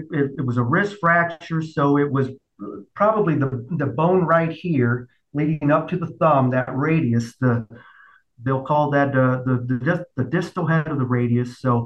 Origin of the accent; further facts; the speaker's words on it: St. Louis, Missouri, United States; also born or lived in Cleveland; I was born in Cleveland, so I rooted for the Indians. I still call them the tribe. But then I grew up in St. Louis, so I followed the Cardinals